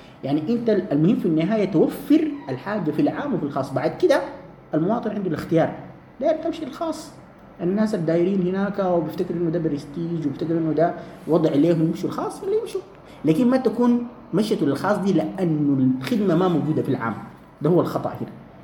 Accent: Sudan; نحن كسودانيين

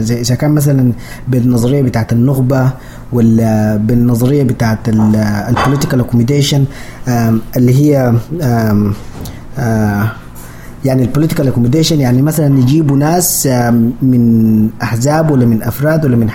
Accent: Sudan; إحنا بس سودانيين

